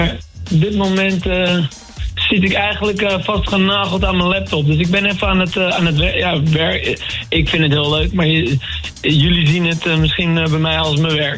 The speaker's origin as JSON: {"language": "Dutch", "town": "Hoorn", "region": "North Holland", "country": "Netherlands", "said": "Ik kom zelf ook uit West-Friesland, uit Hoorn."}